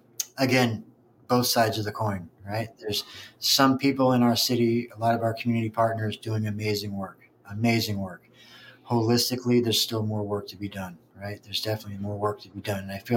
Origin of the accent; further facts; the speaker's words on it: New Jersey, United States; I grew up in New Jersey. It rains, the water soaks into the ground.